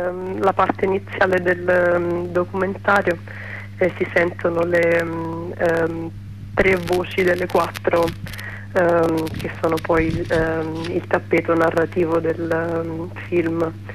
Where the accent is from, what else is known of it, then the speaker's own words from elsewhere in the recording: Rome, Lazio, Italy; io sono nata e cresciuta a Roma, però non vivo a Roma più da qualche anno